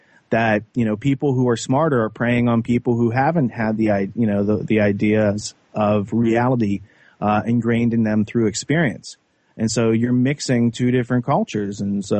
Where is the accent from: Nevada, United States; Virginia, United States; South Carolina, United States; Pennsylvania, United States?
Pennsylvania, United States; I grew up in Western Pennsylvania, pretty naive.